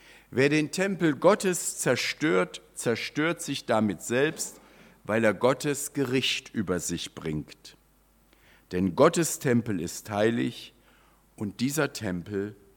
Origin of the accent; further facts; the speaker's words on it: Hildesheim, Lower Saxony, Germany; Das waren so die Baumaterialien in der Gegend, wo ich groß geworden bin, in Hildesheim, Fachwerkhäuser.